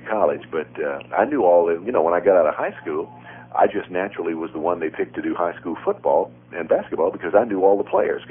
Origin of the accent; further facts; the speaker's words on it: Jackson, Tennessee, United States; When I was a kid, growing up in Jackson, Tennessee, small town, about 25,000 people, I had a playmate across the street from where we lived.